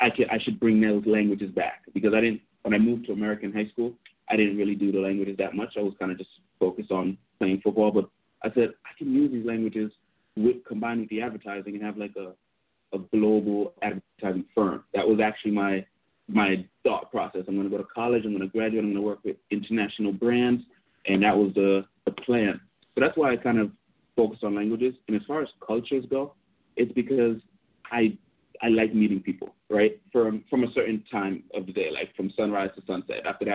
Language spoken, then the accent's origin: English; Aruba; I grew up in Aruba, right? A super small island.